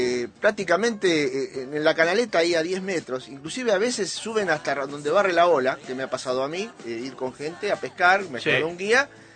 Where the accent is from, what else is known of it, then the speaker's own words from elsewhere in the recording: Mar del Plata, Buenos Aires Province, Argentina; yo cuando era chico en Mar del Plata, fue otra época